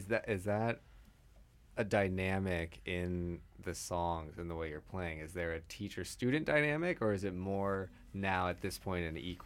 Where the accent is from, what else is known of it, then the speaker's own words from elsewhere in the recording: United States; They didn't travel, because I'm from the States.